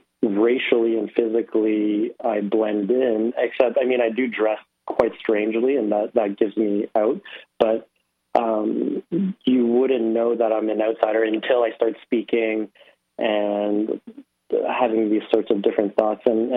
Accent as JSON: {"language": "English", "region": "Quebec", "country": "Canada", "tie": "born there", "said": "for me personally, to Vietnam, and but also having been born in Quebec, also being Canadian. You know, when I'm in Canada, the first thing I think physically about me is that I'm Asian or Vietnamese"}